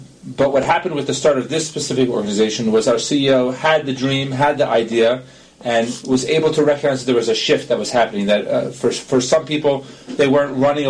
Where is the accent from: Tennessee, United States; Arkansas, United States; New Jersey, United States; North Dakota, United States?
New Jersey, United States; Cherry Hill; I grew up in Exit 4 on the New Jersey Turnpike, Cherry Hill, New Jersey. I have a lot of pride coming from New Jersey, but a lot of people pass through my hometown on the way. But it's a suburb of Philadelphia.